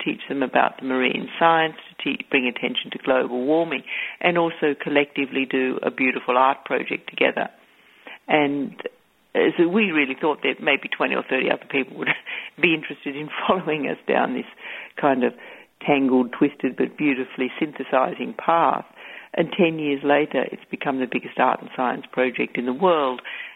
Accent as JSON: {"language": "English", "region": "Queensland", "country": "Australia", "tie": "born or raised there", "said": "We grew up in Queensland, the state of Australia, where the Great Barrier Reef is."}